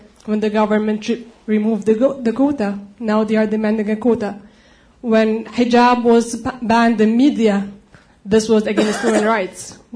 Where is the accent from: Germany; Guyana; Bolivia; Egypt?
Egypt; now in United States; I'm from Egypt, and I'm studying here in the U.S.